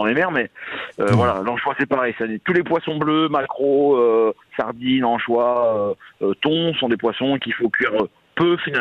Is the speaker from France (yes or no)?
yes; Brittany, France; Enfin, moi, je suis un Breton. Je suis un peu de la campagne quand même.